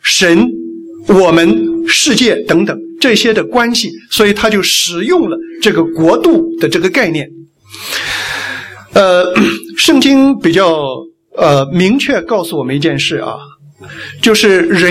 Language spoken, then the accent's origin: Chinese; China; now in Australia; 当时我是基本上是流着泪，来成为澳洲公民的。我知道从那一刻开始我不再是中国人了，我是一个澳洲人。